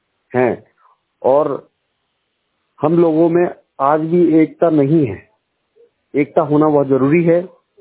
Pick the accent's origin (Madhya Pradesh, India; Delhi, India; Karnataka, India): Madhya Pradesh, India; Guraiya; ग्राम गुरैया जिला छिंदवाड़ा मध्य प्रदेश का निवासी हूँ।